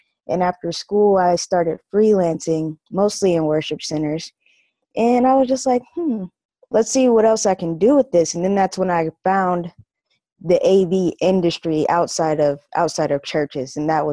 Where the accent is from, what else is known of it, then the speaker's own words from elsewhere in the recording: Connecticut, United States; now in Houston, United States; Well, I am located in Houston, Texas. I'm originally from the East Coast in Connecticut